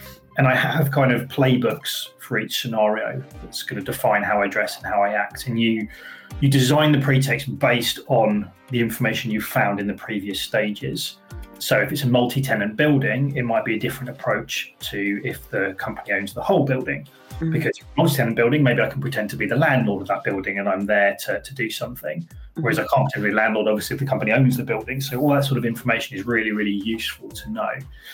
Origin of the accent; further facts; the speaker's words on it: United Kingdom; we're British and we don't really do that very often.